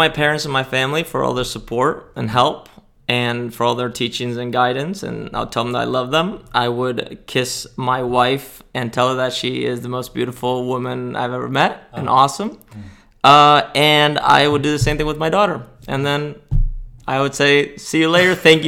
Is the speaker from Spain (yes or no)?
yes; Spain; now in United States; I speak Spanish because I grew up in Spain, went to school in Spain.